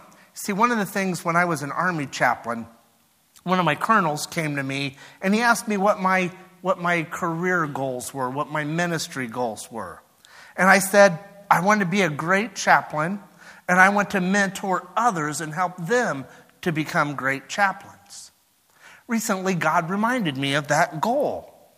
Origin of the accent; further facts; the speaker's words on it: Marion, Indiana, United States; because I'm from Marion, Indiana. That's where I grew up. That's where I graduated from high school.